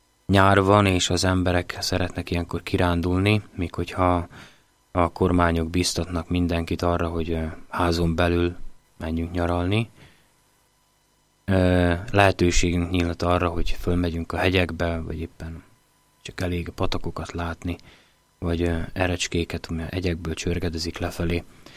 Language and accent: Hungarian; Komárom, Komárom-Esztergom, Hungary; én pedig egy komáromi gyerek vagyok, aki a csapvízen nőtt fölhajdanán